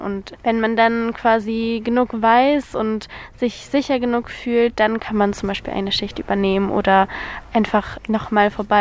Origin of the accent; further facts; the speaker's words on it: Fürth, Bavaria, Germany; Ich komme eigentlich aus Fürth, aber ich übernachte auch teilweise mehrere Tage hier